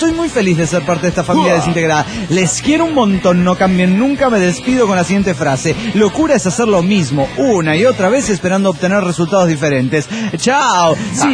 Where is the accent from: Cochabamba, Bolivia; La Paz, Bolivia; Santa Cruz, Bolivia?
Cochabamba, Bolivia; de Cochabamba, Bolivia.